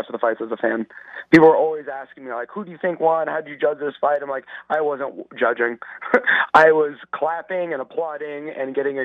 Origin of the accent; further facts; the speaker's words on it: United States; being an American fighter, my own country does not get behind their fighters as strongly as like Ireland and Russia and England.